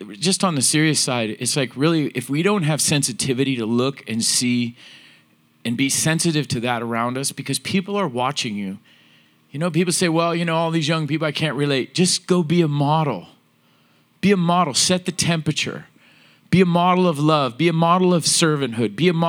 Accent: Oceanside, United States; I was raised in Oceanside.

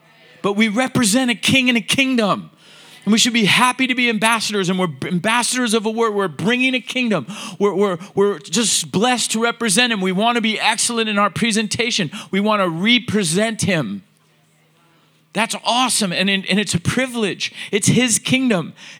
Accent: Oceanside, United States; I was raised in Oceanside.

